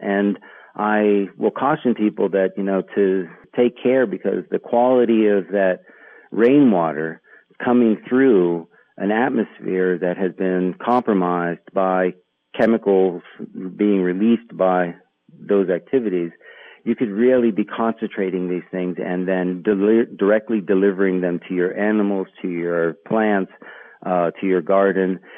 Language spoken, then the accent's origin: English; Steubenville, Ohio, United States; I grew up in the Ohio Valley. I mean, I was born in Steubenville, Ohio, and I think for 2 of the 5 years that I lived there in my short life